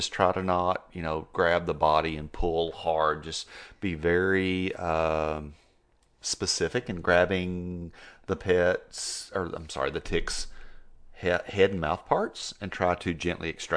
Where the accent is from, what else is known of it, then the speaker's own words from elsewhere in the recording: Texas, United States; I mean, I'm from Texas.